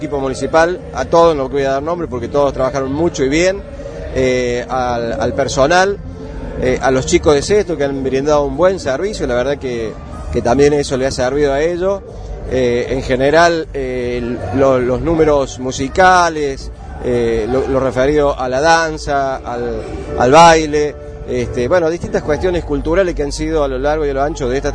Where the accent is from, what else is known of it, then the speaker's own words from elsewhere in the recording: Escazú, San José, Costa Rica; nosotros, los que somos de Villa Escazú, conocemos que hay gente que falta